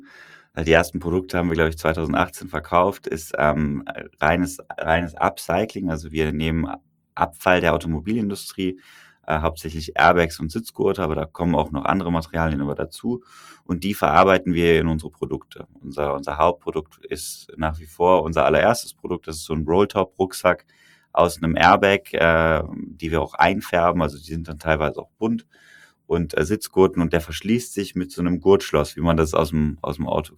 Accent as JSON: {"language": "German", "town": "Cologne", "region": "North Rhine-Westphalia", "country": "Germany", "said": "als Kölner Jung"}